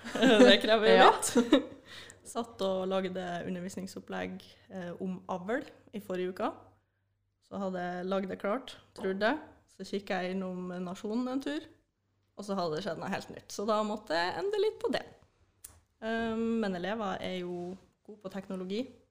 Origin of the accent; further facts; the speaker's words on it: Mo i Rana, Nordland, Norway; Fra Morana i Nordland.